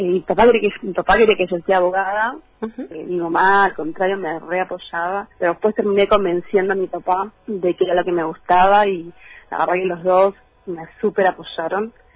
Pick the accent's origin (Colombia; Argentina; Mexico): Argentina; Río Grande, Tierra del Fuego; born there; soy nacida acá en Río Grande.